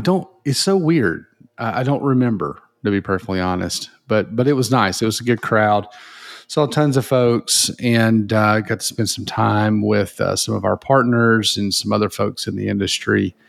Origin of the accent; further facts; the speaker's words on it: the South, United States; Well, I'm from the South, so I'm going to say iced tea.